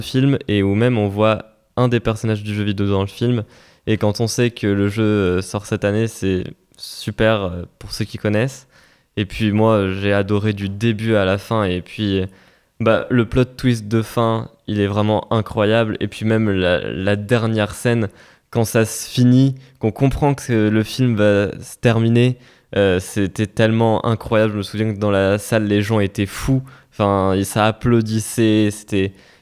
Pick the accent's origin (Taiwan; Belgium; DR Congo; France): France; Orléans, Centre-Val de Loire; now in Toulouse, France; Chez moi, à Orléans, il n'y a pas de salle comme ça. Et puis, depuis que je suis à Toulouse, je ne suis jamais allé voir.